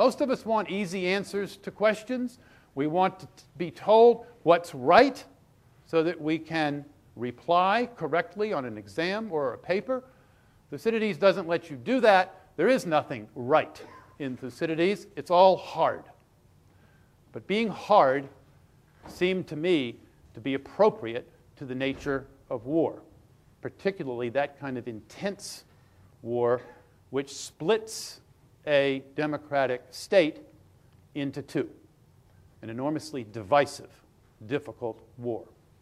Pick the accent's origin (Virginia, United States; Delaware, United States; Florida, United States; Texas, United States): Virginia, United States; I come from Virginia. When you're a kid growing up in Virginia, you learn Virginia history all the time, every year in school.